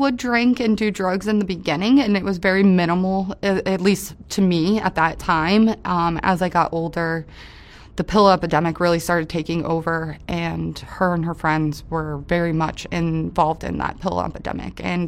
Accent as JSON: {"language": "English", "town": "West Palm Beach", "region": "Florida", "country": "United States", "tie": "born or raised there", "said": "I am from West Palm Beach, Florida, born and raised my whole life there."}